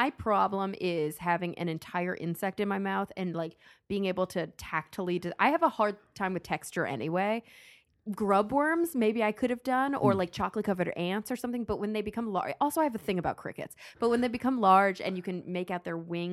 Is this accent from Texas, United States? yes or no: yes; Texas, United States; I'm a Texan. I'm learning. I eat a lot of meat.